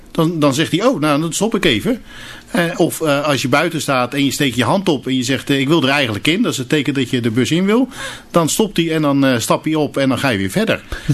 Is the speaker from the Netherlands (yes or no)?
no; Turkey; ik kom uit Turkije